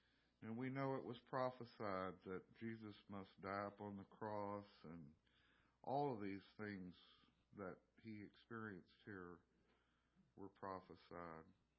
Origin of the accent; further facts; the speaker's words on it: Kentucky, United States; I grew up in Kentucky, and when the snow starts falling, I'm ready to stay home.